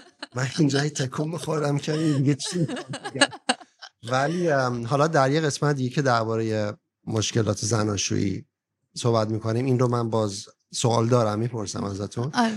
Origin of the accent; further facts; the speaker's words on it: Iran; moved away; من 31 سال 32 سال خارج از ایرانم و خیلی هم فکر میکنم مستقلم تو فکر کردن. فکر میکنم، آدم بعدم میگه که چی فکر میکرد. اصلا مذهبی نیستم، اصلا اعتقادی نیستم